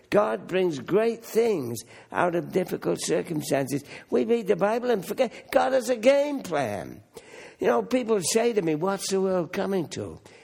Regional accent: Hamilton, Ontario, Canada; I come from Hamilton

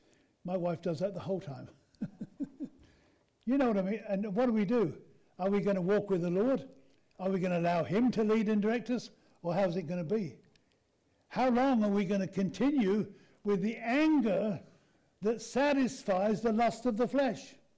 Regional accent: United Kingdom; I'm British. Don't touch me.

